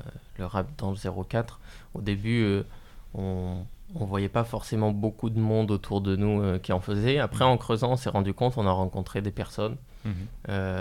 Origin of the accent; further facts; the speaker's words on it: Provence-Alpes-Côte d'Azur, France; Et on vient du coup des Alpes de Haute-Provence. On s'est rencontrés là-bas à Digne-les-Bains.